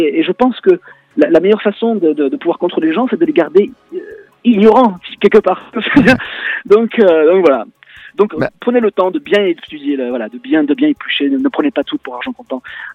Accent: France; now in England; pour nous, en tant que Français résident ici en Angleterre

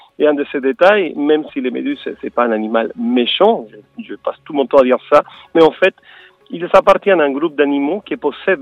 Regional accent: Chile; Je viens du Chili.

